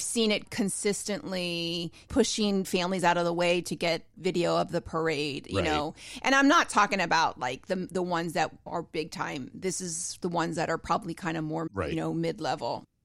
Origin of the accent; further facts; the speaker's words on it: Florida, United States; And I can handle the heat. I'm from South Florida. I can handle the heat